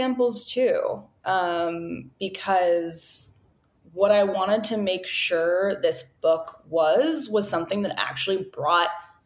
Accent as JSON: {"language": "English", "town": "Austin", "region": "Texas", "country": "United States", "tie": "born or raised there", "said": "I mean, I grew up mostly in Austin, Texas"}